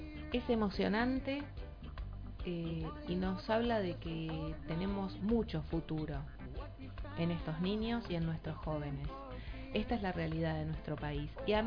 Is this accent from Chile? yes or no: no; Argentina; a mí me llenó de orgullo como argentina, porque nosotros los argentinos tenemos de qué enorgullecernos